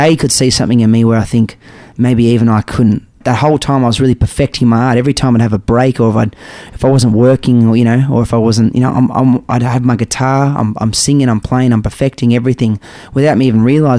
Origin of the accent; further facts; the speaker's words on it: Geelong, Victoria, Australia; So, for example, I did a gig at Geelong, in my hometown.